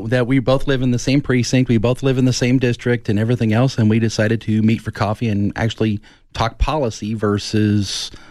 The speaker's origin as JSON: {"language": "English", "region": "Kansas", "country": "United States", "tie": "born there", "said": "So I'm, you know, military brat, you know, I was born in Kansas and then grew up around the country."}